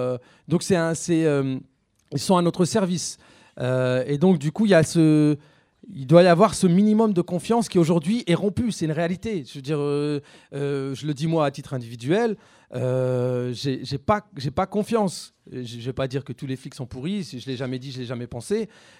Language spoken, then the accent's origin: French; Roubaix, Hauts-de-France, France; je repense surtout quand je repense à mon enfance à Roubaix